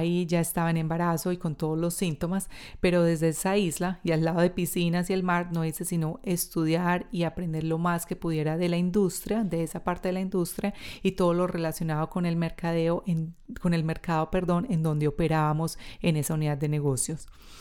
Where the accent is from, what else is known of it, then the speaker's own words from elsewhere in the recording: Colombia; now in Australia; Como colombiana trabajando en Australia en una empresa americana altamente competitiva